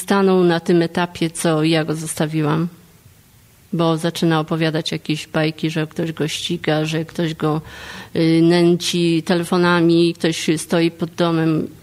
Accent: Oława, Lower Silesian Voivodeship, Poland; zebrała mnie do oławy mojego rodzinnego miasta. Już jestem tutaj już 8 rok

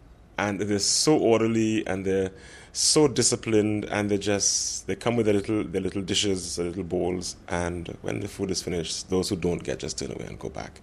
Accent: Kingston, Jamaica; I am from Kingston, Jamaica.

